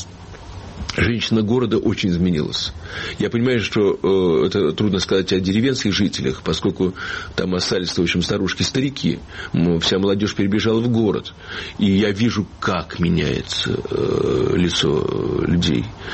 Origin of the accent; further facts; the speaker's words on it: Ivanovo, Ivanovo Oblast, Russia; Иваново – мой родной город